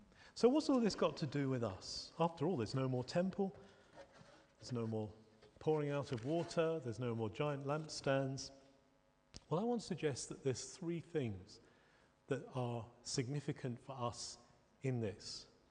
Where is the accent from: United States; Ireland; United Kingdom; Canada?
United Kingdom; I know we're British. What are we going to do in heaven when everyone else is shouting and making a noise?